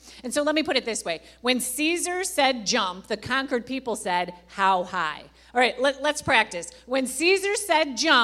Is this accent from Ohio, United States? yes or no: no; Orchard Park, New York, United States; my hometown is in Orchard Park, so I would walk from here to Orchard Park.